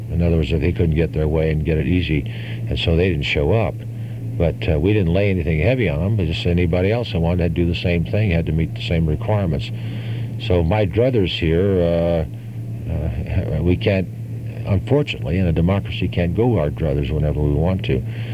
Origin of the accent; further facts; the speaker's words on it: Oregon, United States; And yeah, I'm born and raised in Oregon, and of course my loyalty is to Oregonians, and I'm provincial, I might as well admit it.